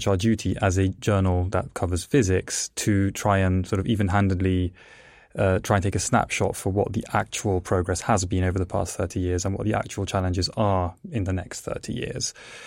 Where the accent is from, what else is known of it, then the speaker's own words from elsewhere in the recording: England, United Kingdom; also born or lived in Italy; I was born in Italy. The reason I, as a child, moved to England is because my parents were actually plasma physicists, and they worked for JET